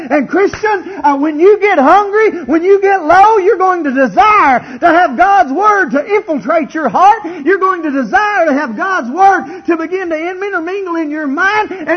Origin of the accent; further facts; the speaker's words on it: Kentucky, United States; I grew up in Letcher County, Kentucky, and we got a little different way of saying things at times.